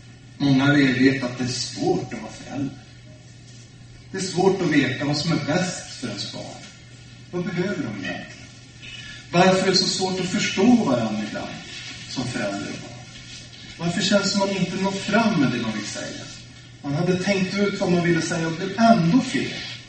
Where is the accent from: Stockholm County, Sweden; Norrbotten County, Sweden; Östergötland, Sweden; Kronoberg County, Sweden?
Norrbotten County, Sweden; Öjebyn; åtminstone på små orter som Öjebyn där jag är uppvuxen i Norrbotten